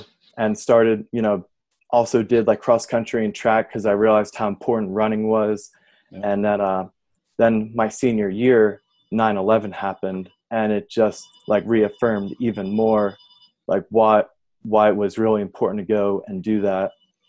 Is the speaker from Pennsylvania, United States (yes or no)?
yes; Pennsylvania, United States; So I grew up in Lehigh Valley, Poconos area of Pennsylvania, played basketball, soccer, cross country and track